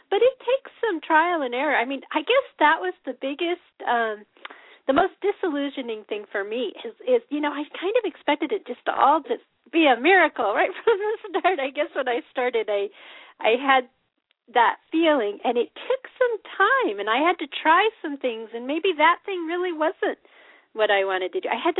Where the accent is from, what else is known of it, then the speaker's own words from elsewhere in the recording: Colorado, United States; I will tell you that I grew up in Colorado